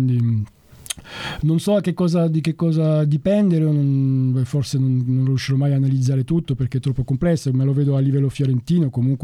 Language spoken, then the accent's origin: Italian; France; Italian is a second language; in quanto francese ho l'occasione di confrontare queste due culture